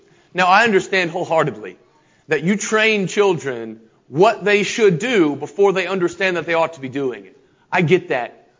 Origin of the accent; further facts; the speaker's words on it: Richmond, United States; also born or lived in Dyersburg / Calvert City; my spiritual family at Pleasant Valley, before that in Dyersburg and in Calvert City and growing up in Richmond.